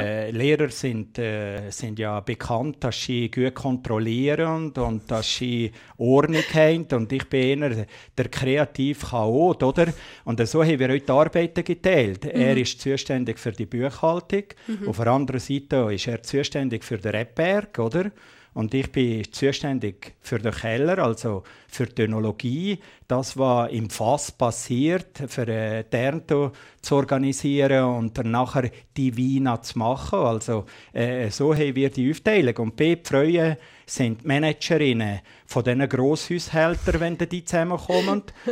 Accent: Valais, Switzerland; now in Zürich, Switzerland; Heimat, die ist nicht einfach für mich nur zu Wallis. Heimat, die musst du suchen, die musst du entdecken, die musst du wieder finden. Damals, als ich vor 40 Jahren vom Wallis weggegangen bin, habe ich meine Heimat fast wie verloren

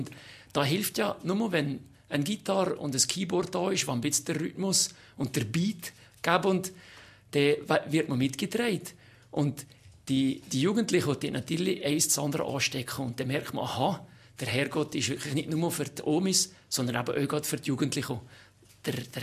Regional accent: Switzerland

